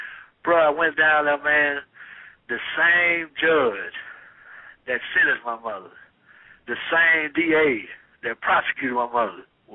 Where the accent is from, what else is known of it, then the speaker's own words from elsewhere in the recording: Alabama, United States; down in Alabama, you know, it's called the Daily Mountain Eagle in my hometown.